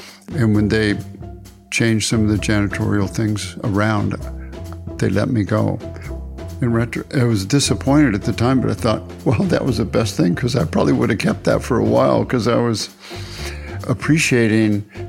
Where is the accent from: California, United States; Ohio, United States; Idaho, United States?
California, United States; from California.